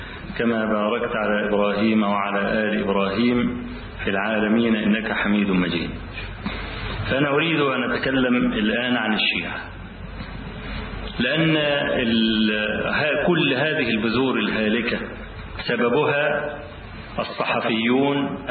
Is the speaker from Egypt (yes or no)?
yes; Egypt; شغلته ايه هنا عندنا في مصر